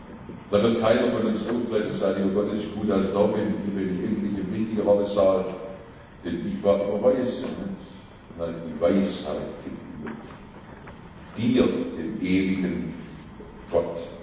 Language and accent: German; Schondorf, Germany; Ich komme ja aus Schondorf und bin arg angewachsen hier im Bremstal.